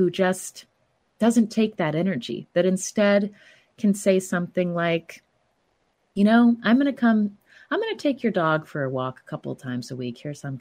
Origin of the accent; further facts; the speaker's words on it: the South, United States; I'm from the Southern U.S. and we don't talk directly about tough things. I didn't grow up doing that in my family either.